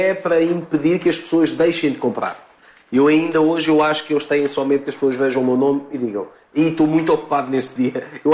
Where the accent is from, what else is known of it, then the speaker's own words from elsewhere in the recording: Lisbon, Portugal; comecei em Lisboa, porque eu sou originalmente de Lisboa, agora estou a viver no norte do país.